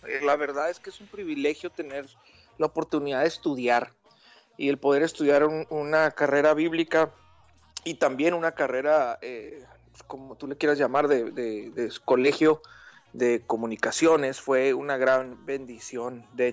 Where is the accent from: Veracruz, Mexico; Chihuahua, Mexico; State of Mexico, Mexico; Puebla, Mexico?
Chihuahua, Mexico; Ciudad Juárez; Yo soy del estado de Chihuahua, en la ciudad de Ciudad Juárez.